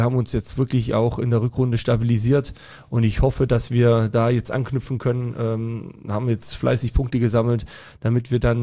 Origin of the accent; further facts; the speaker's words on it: Baden-Württemberg, Germany; Ich bin offiziell ja im Allgäu geboren, aber das ist ganz am Rande des Allgäus. Also wo ich herkomme, das ist eigentlich Oberschwaben.